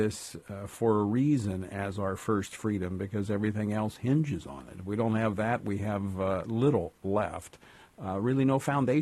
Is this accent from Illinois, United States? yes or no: no; Louisiana, United States; this one from my home state of Louisiana.